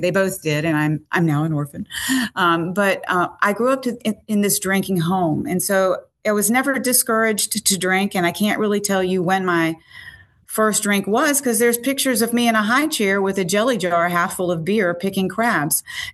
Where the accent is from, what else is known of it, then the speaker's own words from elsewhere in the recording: Virginia, United States; now in Savannah, United States; I live in Savannah, Georgia, but I grew up in Virginia, and I grew up to a family of people who drank every day.